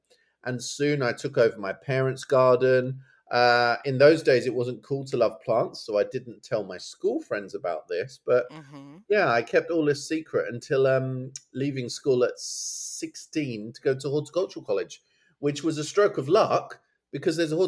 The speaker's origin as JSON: {"language": "English", "region": "East of England", "country": "United Kingdom", "tie": "born or raised there", "said": "Yeah, so I've got a house in Suffolk in my hometown, and I really garden there on a kind of awkward clay like soil."}